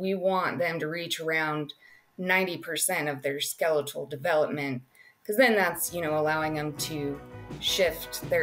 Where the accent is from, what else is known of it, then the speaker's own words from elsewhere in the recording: Boise, Idaho, United States; now in Texas, United States; No, I'm native to Idaho. I grew up in Boise, Idaho.